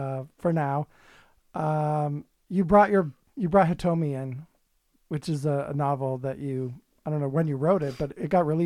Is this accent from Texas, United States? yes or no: no; California, United States; I don't know if I told you but I grew up in the Bay Area.